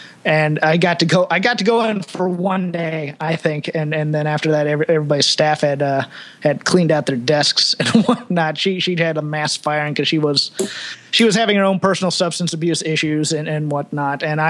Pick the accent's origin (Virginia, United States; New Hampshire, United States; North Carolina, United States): Virginia, United States; he'd come to Southeastern Virginia like once a week to run this shitty open mic in my hometown